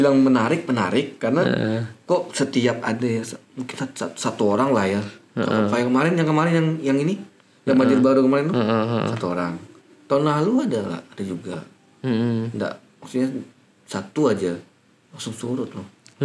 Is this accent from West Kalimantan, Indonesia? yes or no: yes; Pontianak, West Kalimantan, Indonesia; born there; Kalau aku kan mungkin lahirnya di Pontianak. Tahun 99 atau 98 aku baru masuk sini.